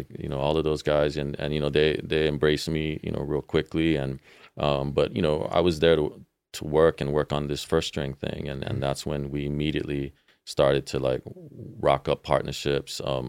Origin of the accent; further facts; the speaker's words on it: Hawaii, United States; You know, growing up in Hawaii, I would go to Japan quite often.